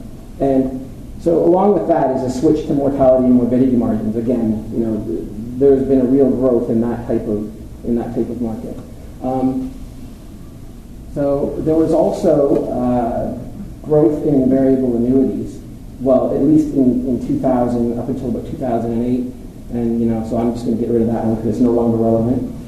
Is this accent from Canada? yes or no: yes; Canada; this is the kind of dilemma that I faced as a Canadian, learning Japanese